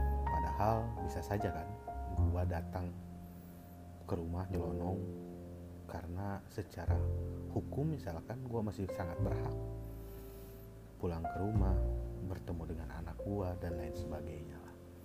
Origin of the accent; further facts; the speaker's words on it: Tasikmalaya, West Java, Indonesia; now in Jakarta, Indonesia; asal gue dari Jawa Barat, Tasikmalaya. Sekarang gue tinggal di Jakarta, bolak-balik Tasik.